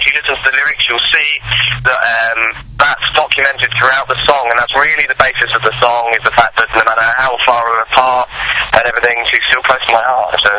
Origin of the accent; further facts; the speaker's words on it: United Kingdom; accent: British; I don't know if it's my sound's different because of my British accent